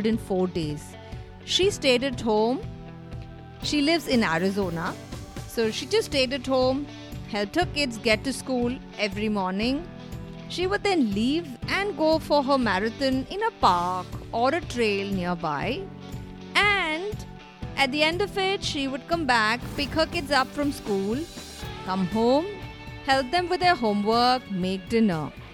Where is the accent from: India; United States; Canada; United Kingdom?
India; This is your host … I'm from India.